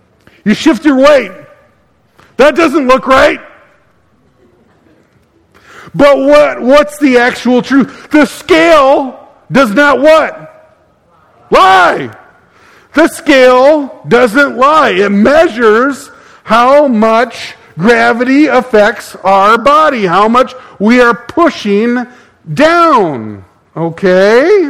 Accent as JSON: {"language": "English", "region": "Michigan", "country": "United States", "said": "And while I'm from Michigan, like Ryan, don't hold that against me."}